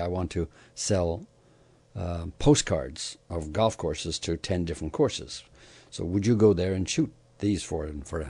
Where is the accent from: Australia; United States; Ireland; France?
Ireland; But growing up in Ireland, I played a lot of sports, soccer, rugby, tennis, golf.